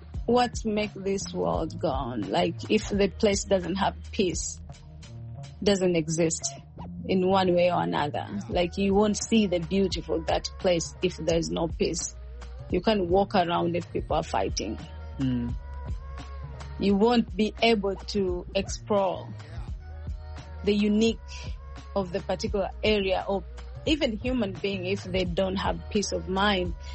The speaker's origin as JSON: {"language": "English", "country": "Tanzania", "said": "I know I'm from Tanzania. Maybe you say like, oh, because you're from there."}